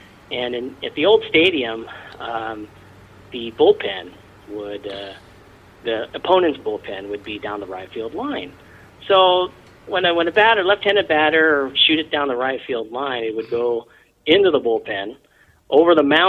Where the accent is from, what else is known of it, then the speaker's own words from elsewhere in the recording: San Diego, California, United States; also born or lived in Tennessee; Basically, I was born in Tennessee but raised in San Diego.